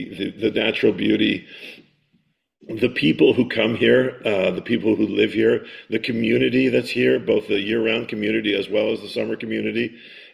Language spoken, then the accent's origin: English; Englewood, New Jersey, United States; I was born in Englewood, New Jersey. I went to school in New Jersey.